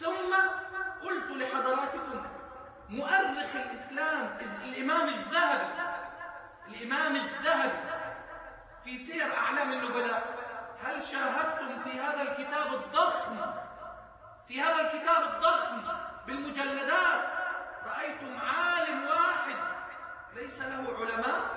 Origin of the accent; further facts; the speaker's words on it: Egypt; عندنا في مصر يروجون لأخذ العلم من الكتب